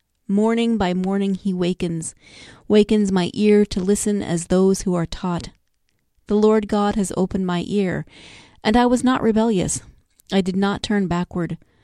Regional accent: Montana, United States; I grew up in Montana, so it was never warm for sunrise service.

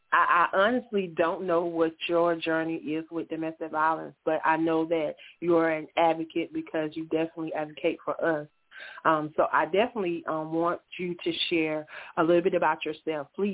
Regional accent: South Carolina, United States; We're both actually from South Carolina.

